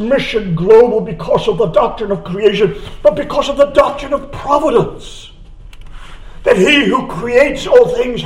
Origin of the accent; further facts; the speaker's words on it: United Kingdom; Do we somehow, as it were, keep ourselves to ourselves because we're British?